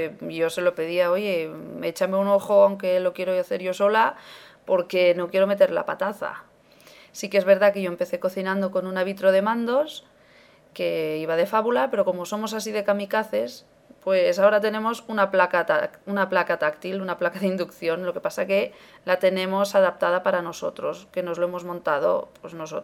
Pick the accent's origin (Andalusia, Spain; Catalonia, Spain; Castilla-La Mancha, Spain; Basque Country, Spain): Catalonia, Spain; Barcelona; ahora estamos viviendo aquí en Barcelona, que es de donde yo soy.